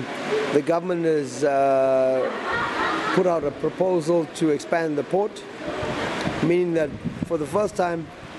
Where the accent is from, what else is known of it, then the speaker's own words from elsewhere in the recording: South Africa; For me, as a South African, I believe there's no boundary, there should be no borders.